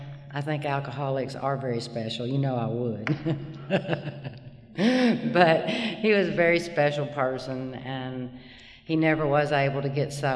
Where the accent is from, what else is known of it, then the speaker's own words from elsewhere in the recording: Little Rock, Arkansas, United States; I'm from Little Rock, Arkansas, and it's not as hilly as here, but up in Fayetteville and all up there, it reminds me a lot of this part of Tennessee, and my bones are just comfortable in the hills. I live in the flatland in the Delta now